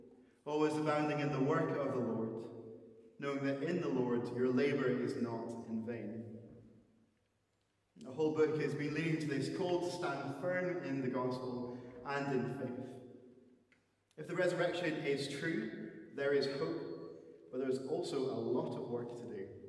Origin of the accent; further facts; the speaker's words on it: Scotland, United Kingdom; Now, we live in a very evasive, maybe shy culture about money, and not just because we're British or Scottish in general